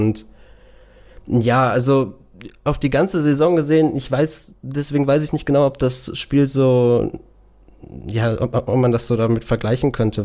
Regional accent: Bochum, North Rhine-Westphalia, Germany; als Bochumer guckt man natürlich mit einer Fanbrille drauf

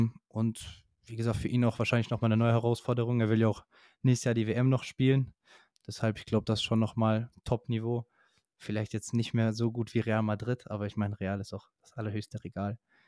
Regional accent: Croatia; als Kroate muss man Luka Modric lieben.

